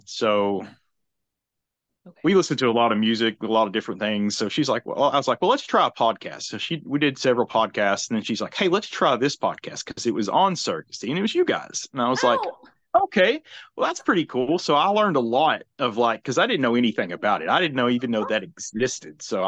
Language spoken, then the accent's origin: English; Knoxville, Tennessee, United States; I'm from Knoxville, Tennessee.